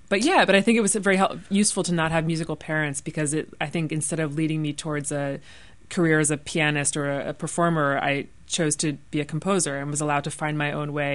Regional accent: Lansdale, Pennsylvania, United States; I did. I grew up in Lansdale, and my parents are not musical.

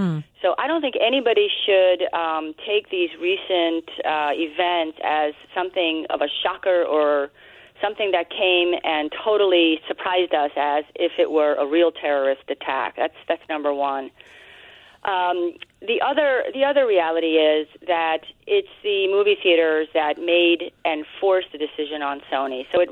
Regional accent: United States; One, as an American, I'll just first say that it is very unfortunate.

